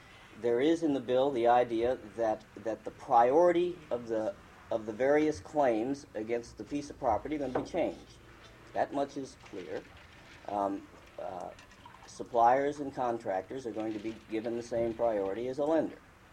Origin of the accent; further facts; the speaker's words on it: Anchorage, Alaska, United States; I'm a lawyer, and I'm from Anchorage, so I guess I've got 2 strikes against me right now.